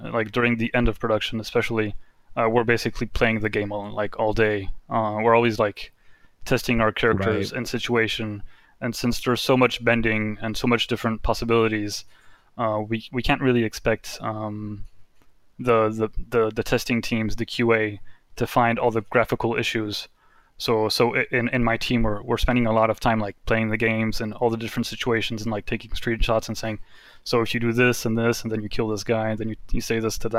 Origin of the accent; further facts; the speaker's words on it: Detroit, Michigan, United States; I grew up in Detroit.